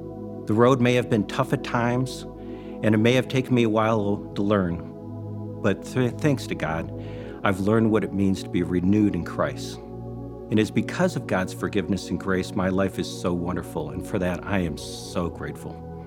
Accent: Detroit, Michigan, United States; I was raised in Detroit, the youngest of four boys.

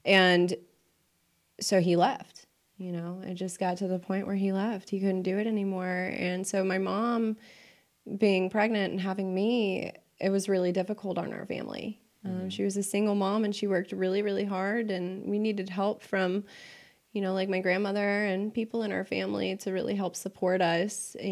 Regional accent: Atlanta, Georgia, United States; born there; Okay, well, I was born here in Atlanta in 91, so I'm 28. I'll be 29 this year.

